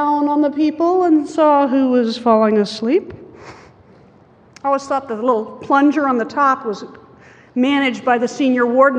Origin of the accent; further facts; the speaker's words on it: Virginia, United States; I was raised in Virginia. We have churches in Virginia that have been open for business since 1690 and a little before.